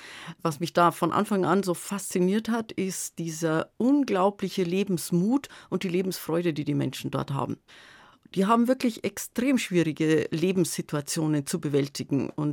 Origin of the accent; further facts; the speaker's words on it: Bavaria, Germany; Ich bin im Bayerischen Wald aufgewachsen und habe dort meine Schulzeit erlebt, bin in Cham in der Oberpfalz im Gymnasium gewesen, weil es damals in Fichtach, wo ich eigentlich lebte, noch kein Gymnasium gab.